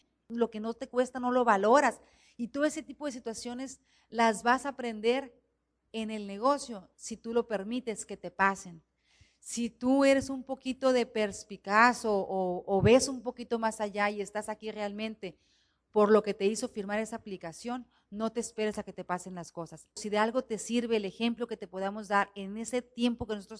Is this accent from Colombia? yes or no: no; Guaymas, Sonora, Mexico; yo soy de Guaymas